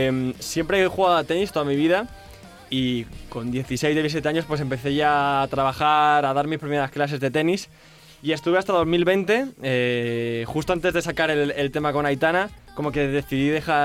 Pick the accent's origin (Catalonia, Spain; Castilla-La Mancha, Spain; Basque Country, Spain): Catalonia, Spain; Viladecans; cuando vengo de Madrid a Viladecans es como que me siento a gusto, y digo, hostia, estoy aquí en mi ciudad